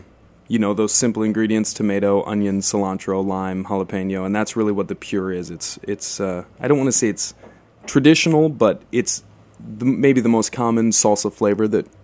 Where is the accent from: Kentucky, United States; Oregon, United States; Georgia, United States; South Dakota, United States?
South Dakota, United States; I worked in a little Mexican taqueria in my home state in South Dakota when I was a teenager